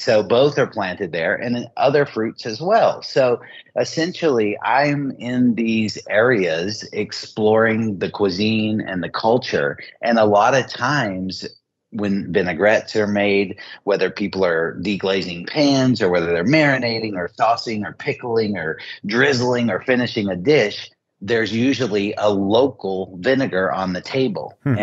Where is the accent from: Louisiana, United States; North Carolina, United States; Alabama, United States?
North Carolina, United States; Asheville; Like, I'm a Southerner and I grew up in Asheville, North Carolina.